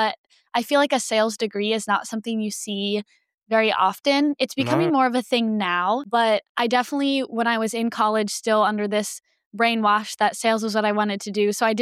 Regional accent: Pennsylvania, United States; Yeah, I feel like I grew up in Pennsylvania, which rural Pennsylvania.

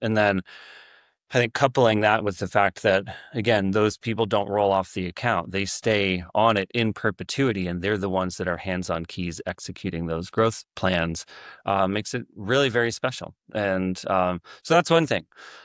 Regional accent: Pennsylvania, United States; now in California, United States; I grew up in Pennsylvania. I live in California now, but I try to bring a little piece of home.

